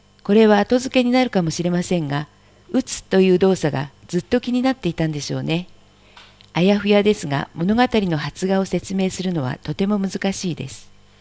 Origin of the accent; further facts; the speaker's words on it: Okayama, Japan; 私は岡山県人でお隣なのに。